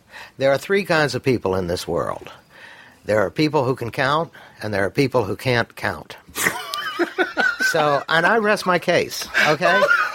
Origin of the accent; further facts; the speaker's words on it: Mississippi, United States; born there; I was born in Mississippi, so was